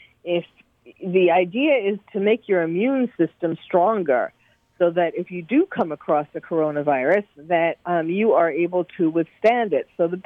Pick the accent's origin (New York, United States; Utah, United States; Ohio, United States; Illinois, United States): New York, United States; I'm originally from New York. And so when I saw some statues toppled in Manhattan, you know, statues that I grew up